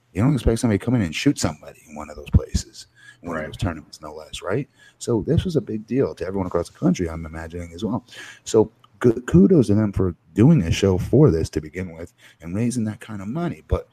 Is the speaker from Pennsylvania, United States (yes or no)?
no; Florida, United States; I'm from Florida.